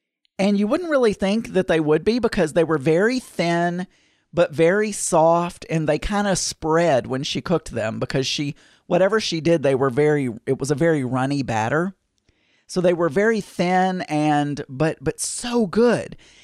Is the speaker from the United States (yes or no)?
yes; the South, United States; Anyway, because I'm from the South and you would probably assume